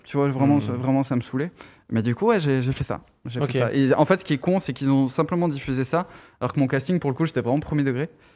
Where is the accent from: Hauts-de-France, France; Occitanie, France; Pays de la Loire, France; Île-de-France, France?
Occitanie, France; Nîmes; je me disais en plus il vient de Nîmes comme moi.